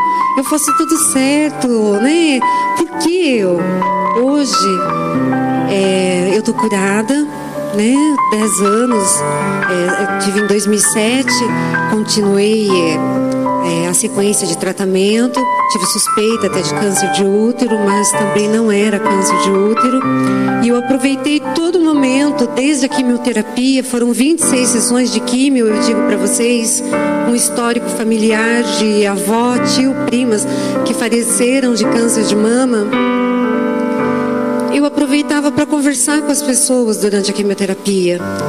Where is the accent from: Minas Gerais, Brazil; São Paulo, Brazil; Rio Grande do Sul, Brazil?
São Paulo, Brazil; São Bernardo do Campo; now in São José, Brazil; Eu sou natural de São Bernardo do Campo, mas resido em São José há 10 anos.